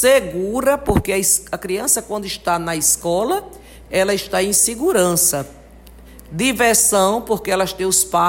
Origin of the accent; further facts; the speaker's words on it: Brazil; eu fico muito feliz de poder ser a prefeita que nasceu na Vila Regina